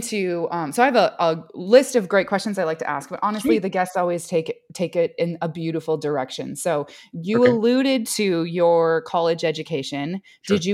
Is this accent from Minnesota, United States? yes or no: yes; Minnesota, United States; now in Texas, United States; I'm originally from Minnesota and I live in Texas, very polar opposites as well